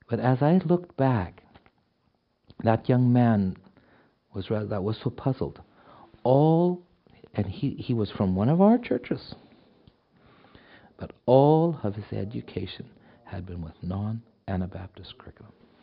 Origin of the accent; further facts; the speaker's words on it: Canada; Which I cringe at, not because I'm a Canadian.